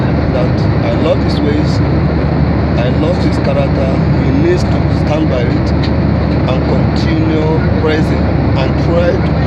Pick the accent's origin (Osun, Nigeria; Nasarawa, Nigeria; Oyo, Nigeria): Nasarawa, Nigeria; now in Lagos, Nigeria; No, I'm from Nasarawa State.